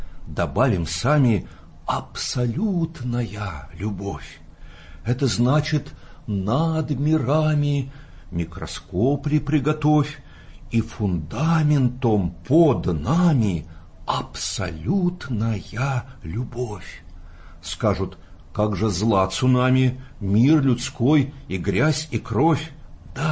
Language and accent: Russian; Siberia, Russia; born there; also born or lived in Volga / Moscow / Saint Petersburg / Vyatka; телом я родился в Сибири, потом душой я родился на Волге, потом духом я рождался и через Москву, и через Питер, и потом шлифовался, и в Вятке